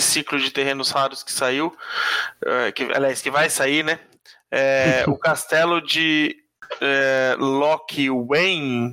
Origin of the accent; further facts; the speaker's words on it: Brazil; Porque somos brasileiros e não desistimos nunca, sempre BR.